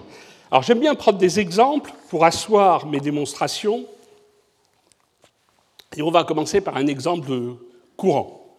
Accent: Bordeaux, Nouvelle-Aquitaine, France; je suis bordelais.

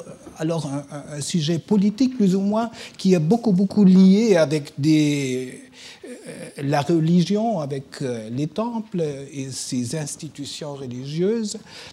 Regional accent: Germany; French is a second language; tout ce que j'ai fait après chez nous en Allemagne est beaucoup inspiré par ça

